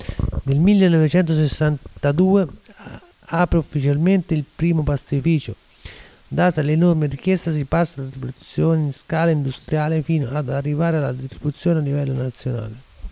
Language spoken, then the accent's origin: Italian; Cologna Veneta, Veneto, Italy; born there; Io sono nato a Cologna, Veneta, nel 1937.